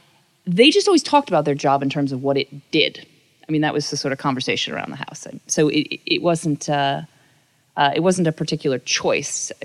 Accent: New York, United States; born there; Well, I was born in New York, not the city, upstate New York.

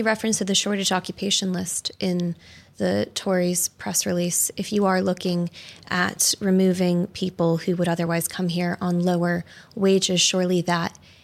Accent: United States; now in United Kingdom; I am an immigrant from America who's gone through the visa process.

